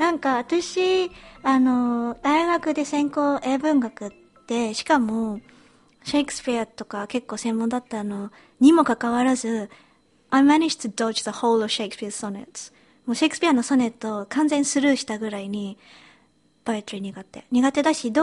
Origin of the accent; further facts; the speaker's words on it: United Kingdom; also born or lived in Japan; now in London, United Kingdom; 日本生まれイギリス育ちの私たちがロンドンからお送りする